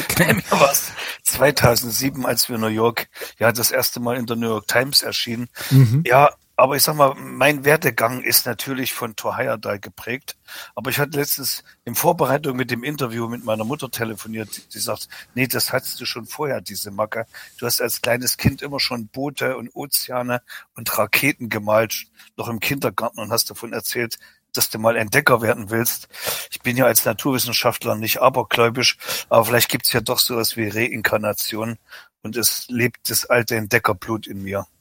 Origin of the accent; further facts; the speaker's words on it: East Germany, Germany; ich bin ja in der DDR groß geworden.